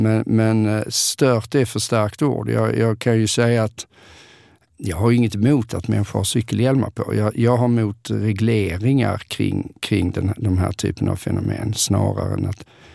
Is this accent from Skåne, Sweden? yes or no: yes; Åkarp, Skåne, Sweden; also born or lived in Lund; jag är ju uppvuxen i Åkarp, men vid 12 års ålder så flyttade vi till Lund.